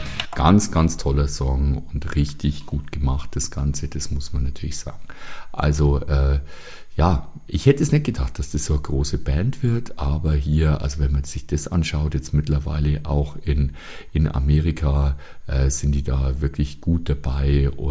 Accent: Bavaria, Germany; Ich komme nun mal aus Bayern und was wir gehört haben oder hören, ist natürlich, sind die Sender des Bayerischen Rundfunks.

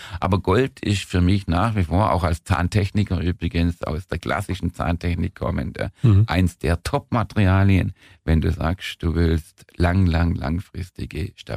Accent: Baden-Württemberg, Germany; Ich bin Schwabe.

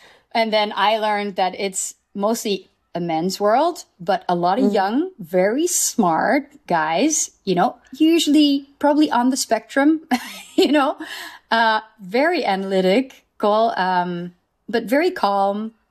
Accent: Netherlands; I'm from Holland.

